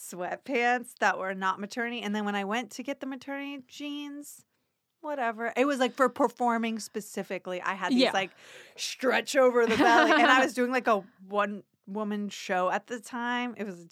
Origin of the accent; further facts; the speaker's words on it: Tampa, Florida, United States; I'm from Tampa, Florida.